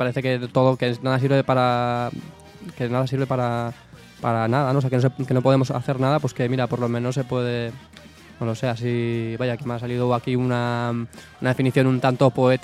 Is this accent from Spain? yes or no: yes; Basque Country, Spain; now in Granada, Spain; yo creo que lo he dicho antes, que soy del País Vasco, de Euskal Herria